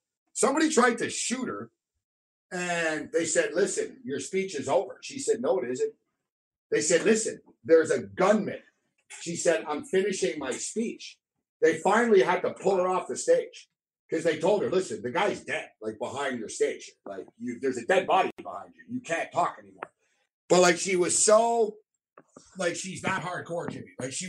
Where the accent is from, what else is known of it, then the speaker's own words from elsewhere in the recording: Quebec, Canada; I'm from Quebec, and I'm not even qualified to talk about Quebec.